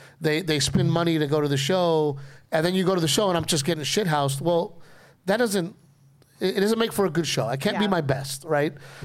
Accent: Texas, United States; And I go, I'm from Texas. I shook his hand.

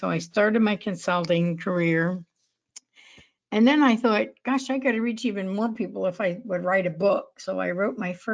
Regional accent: Pennsylvania, United States; So I grew up in Berks County, which is right next to Lancaster County, which is very heavily Pennsylvania Dutch.

